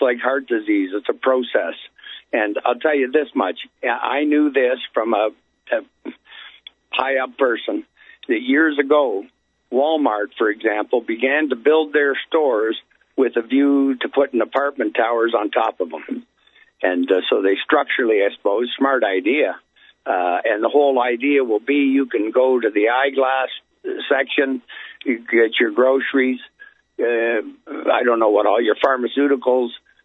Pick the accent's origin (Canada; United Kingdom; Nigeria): Canada; If I'm allowed to talk about this, I'm just a Canadian